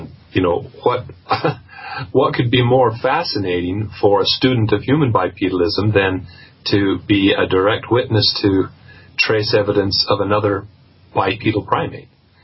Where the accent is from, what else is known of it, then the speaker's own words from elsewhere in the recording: Pacific Northwest, United States; I grew up in the Pacific Northwest and certainly was familiar with the subject of Sasquatch